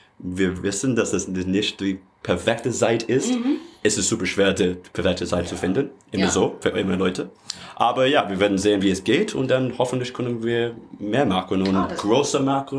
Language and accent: German; England, United Kingdom; German is a second language; now in Germany; Ja, mein Deutsch ist nicht perfekt, also wir wissen. So. Ja, ich komme aus England. Ich habe halt seit schon 7 Jahren in Deutschland gewohnt.